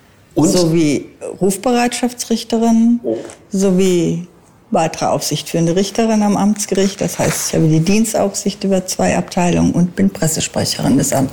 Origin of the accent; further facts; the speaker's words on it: Rhineland, Germany; Ich komme aus dem Rheinland